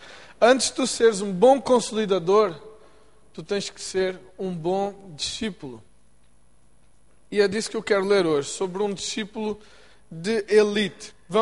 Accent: Portugal; now in United States; Vocês perdoem o meu sotaque, eu sou português, de família brasileira, vivo nos Estados Unidos e falo espanhol metade do tempo

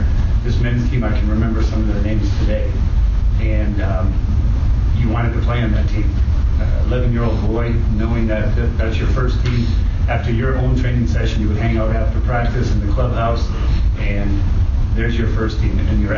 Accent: Milwaukee, Wisconsin, United States; I'm an 11, 12-year-old boy and growing up in Milwaukee, Wisconsin

